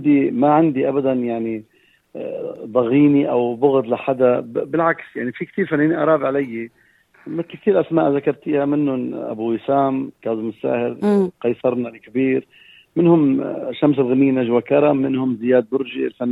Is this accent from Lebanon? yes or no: yes; Baalbek, Baalbek-Hermel, Lebanon; أنا بعلبكي وبعتز بعلبكيتي لبناني وبعتز بلبنانيتي وأنا جنوبي وأنا بيروتي وأنا كل هذا. لذلك أنا بقول أنه هذا بيرجع لنشأتي